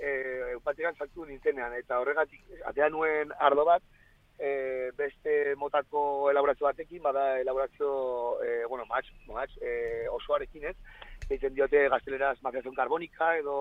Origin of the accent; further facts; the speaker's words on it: Lumbier, Navarre, Spain; born there; ni hemen jaio nintzen Irunberrin upategian mahats bilketetan